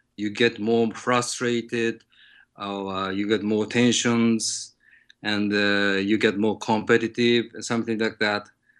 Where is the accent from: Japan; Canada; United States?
Japan; So of course I'm from Japan